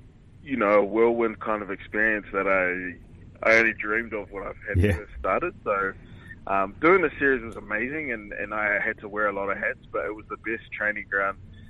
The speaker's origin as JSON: {"language": "English", "region": "Wellington", "country": "New Zealand", "said": "I'm from Wellington originally, but I'd catch the bus down to Wellington from Auckland."}